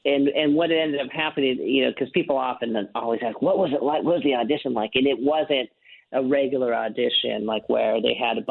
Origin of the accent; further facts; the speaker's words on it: Los Angeles, California, United States; also born or lived in Chicago; Yeah, and that's my hometown. I mean, I was born and raised here